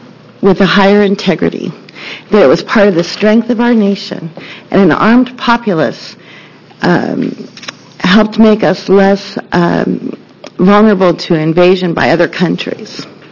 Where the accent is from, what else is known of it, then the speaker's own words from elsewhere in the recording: Gresham, Oregon, United States; I'm from Gresham, Oregon.